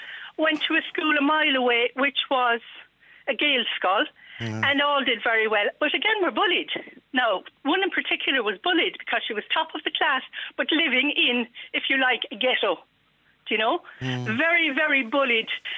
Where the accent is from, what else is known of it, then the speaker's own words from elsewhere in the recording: Cork, Munster, Ireland; My point is, I'm from Cork, and I have a nice accent and a well-educated accent, but I'm from the countryside